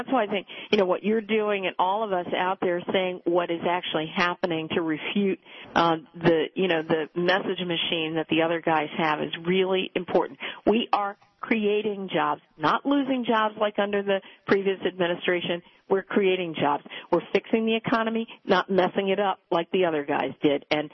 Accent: Maryland, United States; My home state of Maryland created the most jobs of states across the country.

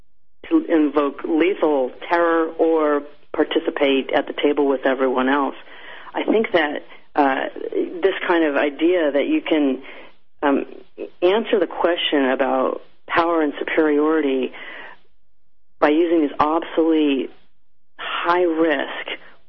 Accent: New Mexico, United States; I'm from New Mexico too, so I'm from a state that's dependent on the Cold War, on these nuclear weapons complexes.

